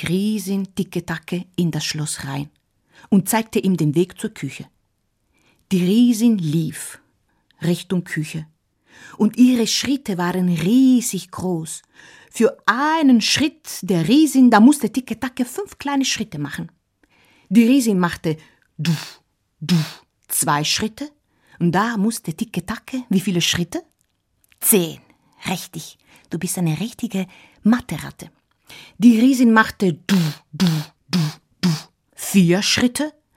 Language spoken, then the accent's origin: German; Italy; Ich habe eine Geschichte aus Italien mitgebracht. Ich komme selber aus Italien.